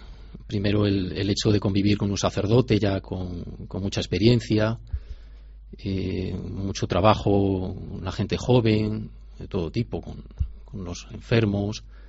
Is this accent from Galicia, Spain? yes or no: no; Arenas de San Pedro, Castile and León, Spain; also born or lived in Balearic Islands; Pues soy natural de Arenas de San Pedro, bueno, luego marché a Baleares, uh-huh, a vivir. De ahí regresé, vine a Ávila a hacer los estudios de bachillerato